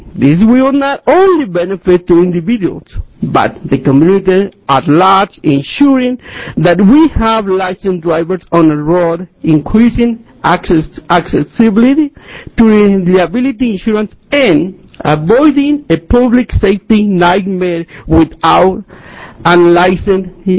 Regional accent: Medford, Oregon, United States; I come from Medford, Oregon.

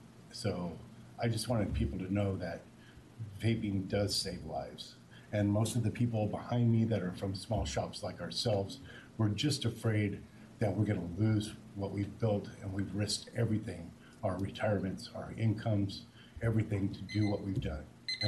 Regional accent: Grants Pass, Oregon, United States; I'm from Grants Pass, Oregon.

